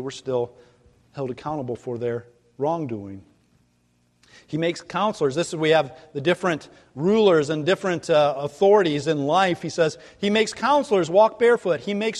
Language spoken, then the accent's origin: English; United States; born there; And why I was born in America rather than somewhere else, I don't know.